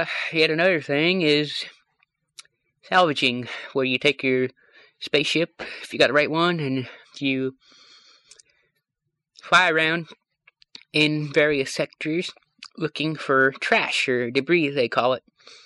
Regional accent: West Virginia, United States; I'm from West Virginia.

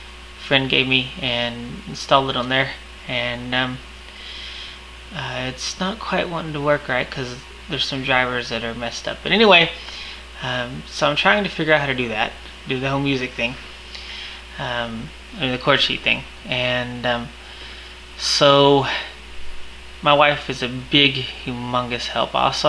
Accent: Wichita, Kansas, United States; I'm from Wichita, Kansas.

